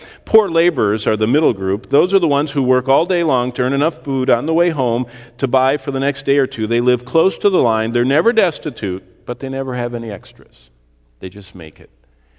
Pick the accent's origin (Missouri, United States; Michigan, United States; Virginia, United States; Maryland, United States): Michigan, United States; Lansing; I mean, that's how I grew up in Lansing with my parents.